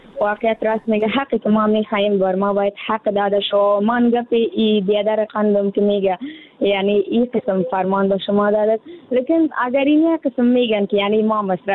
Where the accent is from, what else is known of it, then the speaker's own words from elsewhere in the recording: Afghanistan; یعنی در جامعه همه ما افغان هستیم،